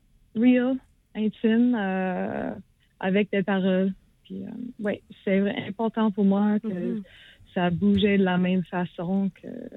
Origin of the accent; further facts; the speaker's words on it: Atlanta, Georgia, United States; French is a second language; now in Montreal, Canada; Je suis née aux États-Unis, je suis grandie à Atlanta. Puis ça fait comme peut-être à peu près de 6 ans que j'habite à Montréal, au Québec.